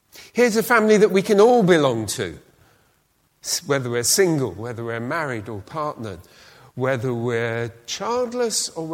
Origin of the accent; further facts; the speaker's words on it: United Kingdom; And I'm a Brit.